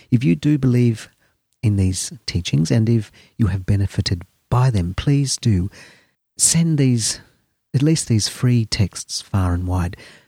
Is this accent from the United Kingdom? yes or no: no; Australia; from Australia.